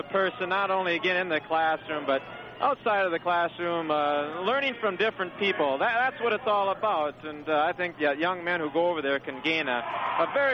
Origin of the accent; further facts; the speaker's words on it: Minnesota, United States; like I came from Minnesota, you know, and that's where you live your whole life.